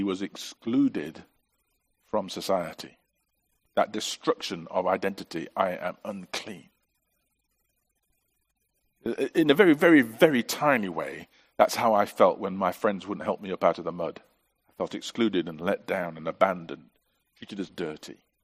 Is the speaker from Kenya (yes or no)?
no; England, United Kingdom; born there; I mean, I was born in England, not in Ukraine.